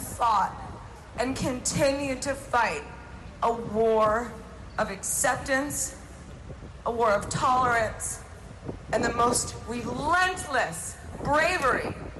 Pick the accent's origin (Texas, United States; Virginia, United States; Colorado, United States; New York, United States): New York, United States; My mom's here today. My dad. I'm a New Yorker.